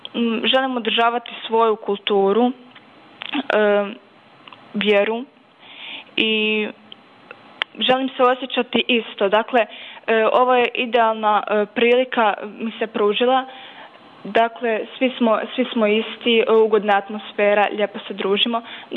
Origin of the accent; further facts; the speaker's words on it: Sisak, Sisak-Moslavina County, Croatia; dolazim iz Siska